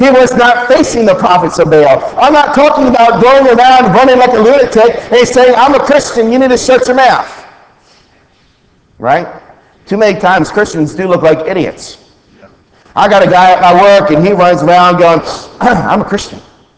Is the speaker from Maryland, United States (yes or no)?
yes; Baltimore, Maryland, United States; I'm from Baltimore, by the way, in case you didn't know that.